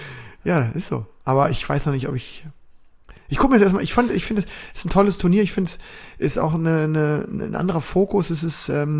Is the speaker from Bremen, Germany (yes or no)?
yes; Bremen, Germany; Ich hab da als Bremer immer noch so ein bisschen die Sommerferien so ein bisschen eigenständig geplant.